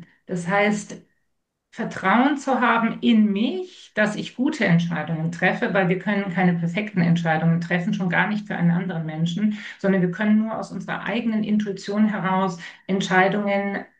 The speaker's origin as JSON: {"language": "German", "town": "Munich", "region": "Bavaria", "country": "Germany", "said": "Ich bin Münchnerin, Bayerin."}